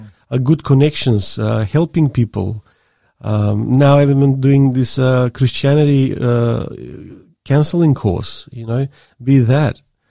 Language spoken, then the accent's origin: English; Australia; here as an Australian